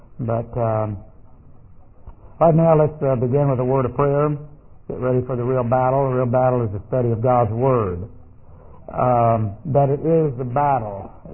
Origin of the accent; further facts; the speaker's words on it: Houston, Texas, United States; they meet in the neighborhood where I grew up in Houston